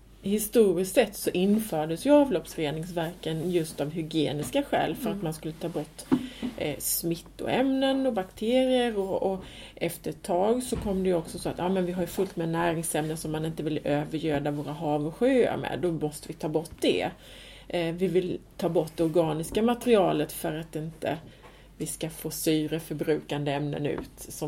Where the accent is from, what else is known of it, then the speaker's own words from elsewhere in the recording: Småland, Sweden; jag kommer från Småland och är uppvuxen i skogen och nära en sjö.